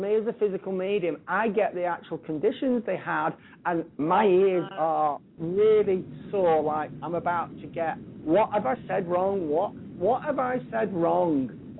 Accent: Blackpool, North West England, United Kingdom; accent: Blackpool; you can probably still detect my Blackpool accent, my Lancashire accent, even though I've been away for 10 years.

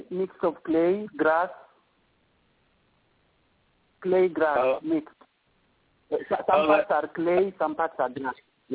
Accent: Kisumu, Kisumu County, Kenya; born there; English is a second language; I'm a Kenyan citizen, born in Kisumu City, in Western Kenya region.

